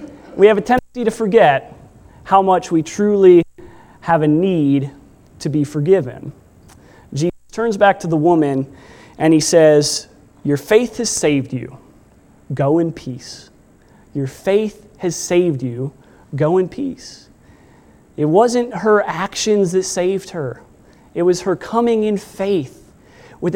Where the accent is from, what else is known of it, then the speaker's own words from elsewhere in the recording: Tennessee, United States; And I told him my story. Told him I was from Tennessee.